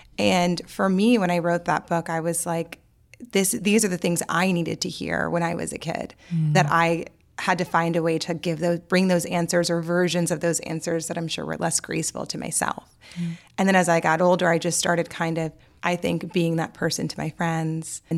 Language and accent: English; New Orleans, Louisiana, United States; So I grew up in New Orleans